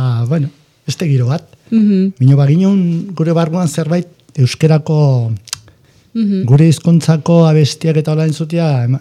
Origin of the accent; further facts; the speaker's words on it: Beramendi, Navarre, Spain; also born or lived in Arraratz; Guk Arraratzen jaio ginen, etxea ez etzen gurea. Eta gure aitonak erosezun itxea Beramendin. Eta orduan joan ginen Beramendira itxe hortera bizitzera.